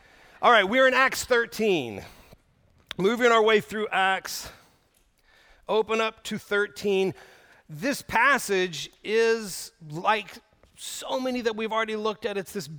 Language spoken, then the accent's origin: English; Oklahoma, United States; I grew up in Oklahoma riding horses